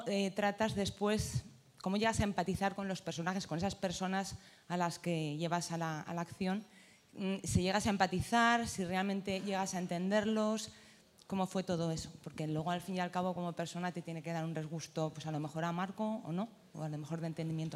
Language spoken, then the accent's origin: Spanish; Spain; nos ha hecho reconocernos como españoles